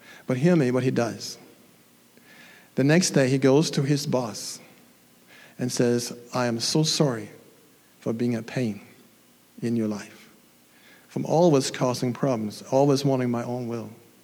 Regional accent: Denmark; I come from the sea. I come from Denmark. I know a little bit about the waves.

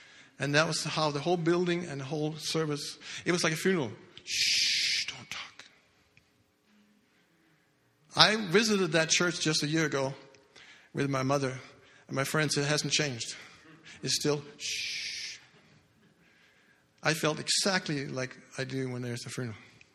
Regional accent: Denmark; I grew up in Denmark. And I had no contact with Christianity, except my dad had a little bit of faith

